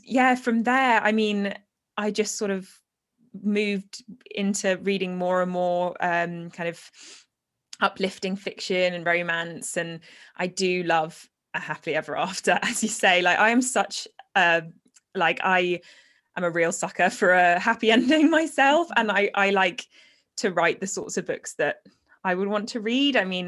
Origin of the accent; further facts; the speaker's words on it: England, United Kingdom; I am an author from England.